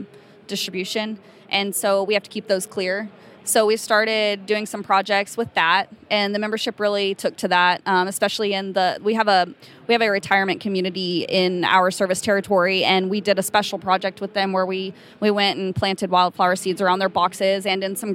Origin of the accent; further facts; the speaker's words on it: Marble Falls, Texas, United States; Okay, so I am from Marble Falls, Texas. I grew up there.